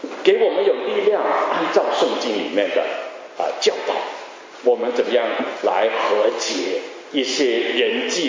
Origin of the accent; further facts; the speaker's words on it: Guangdong, China; 不要把他看死啊，我们广东人抬谁抬谁的啊